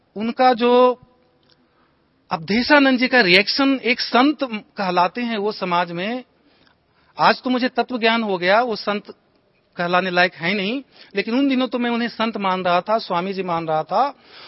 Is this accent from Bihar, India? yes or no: yes; Bihar, India; मैं बिहार स्टेट से बिलोंग करता हूं, और मेरे गांव में जो कोई मरता था व्यक्ति